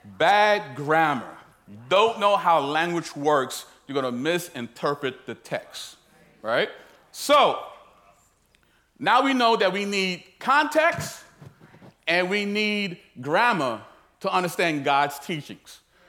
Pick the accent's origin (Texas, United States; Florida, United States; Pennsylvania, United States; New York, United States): New York, United States; Brooklyn; Now, growing up, I'm from South Brooklyn. Right, that's below Fifth Avenue Park Store. Everybody knows how Brooklyn is.